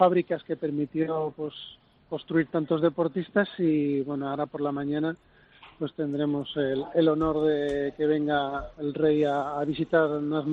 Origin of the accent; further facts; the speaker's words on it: Madrid, Community of Madrid, Spain; born there; now in Barcelona, Spain; yo soy un chico nacido en Madrid y que vine a los Juegos de Barcelona pues para participar, pero mira, la vida da muchas vueltas y he acabado viviendo en Barcelona.